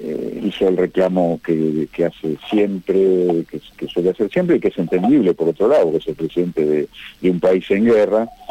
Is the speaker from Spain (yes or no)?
no; Argentina; Digo, como argentino, según las Naciones Unidas, Argentina y Gran Bretaña tendrían que estar sentándose a una mesa de discusiones por el tema de la soberanía de Malvinas.